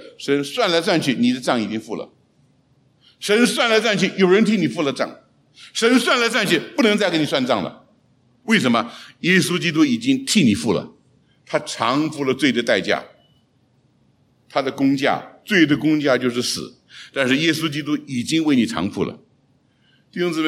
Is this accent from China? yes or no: yes; China; 我们中国人讲算了算了算了吧